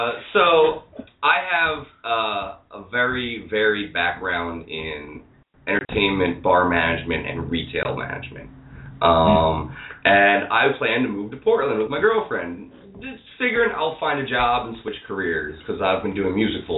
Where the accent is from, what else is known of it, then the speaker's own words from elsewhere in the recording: Ireland; I am Irish.